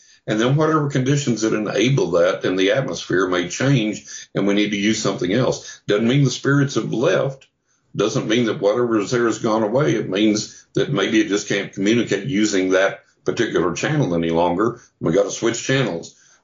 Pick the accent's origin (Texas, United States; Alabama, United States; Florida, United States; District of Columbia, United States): Texas, United States; when I was growing up in West Texas